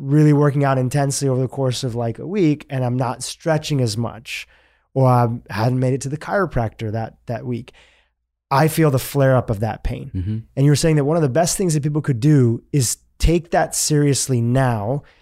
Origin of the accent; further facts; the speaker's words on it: India; even though I'm Indian, I'm not a medical doctor.